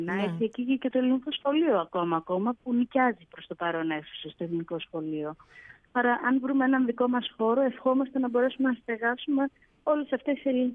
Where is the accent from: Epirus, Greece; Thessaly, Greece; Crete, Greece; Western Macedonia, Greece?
Thessaly, Greece; Trikala; Είμαι από Τρίκαλα, Θεσσαλίας.